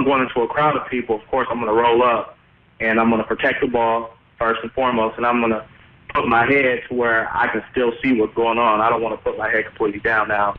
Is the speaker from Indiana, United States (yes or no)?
no; Los Angeles, California, United States; I grew up in South Central Los Angeles, so I didn't always have the best childhood.